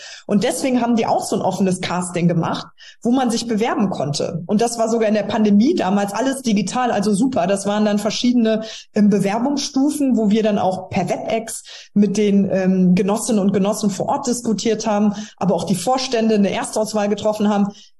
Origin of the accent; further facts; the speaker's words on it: Trier, Rhineland-Palatinate, Germany; dass meine Heimat Trier eine Kandidatin gesucht hat